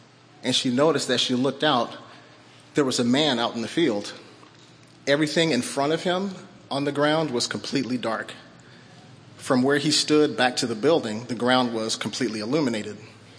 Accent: California, United States; also born or lived in Montana; now in Oregon, United States; So before coming to Oregon, I lived in Montana. Before Montana, born and raised in California.

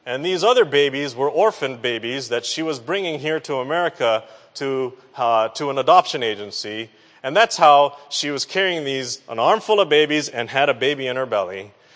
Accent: Michigan, United States; born there; I was born in Michigan, you know, the state that looks like a mitten, right? I was born in this lower western corner of Michigan.

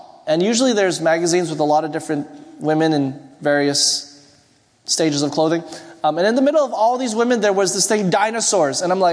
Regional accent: Canada; Sorry, I'm Canadian.

